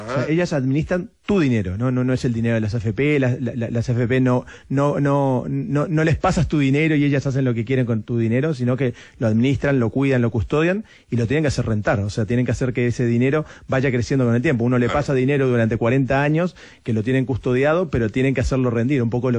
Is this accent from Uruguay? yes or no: yes; Uruguay; now in Chile; ustedes me ven, mi acento, no soy chileno, soy uruguayo, pero yo 16 años acá